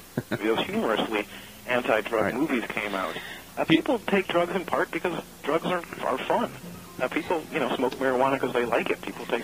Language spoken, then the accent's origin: English; Evanston, Illinois, United States; I was in Chicago when I grew up in Evanston.